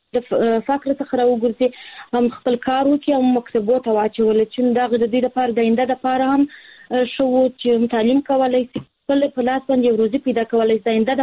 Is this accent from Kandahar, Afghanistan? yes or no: yes; Kandahar, Afghanistan; زه هلمند نه، د کندهار ولایت یم.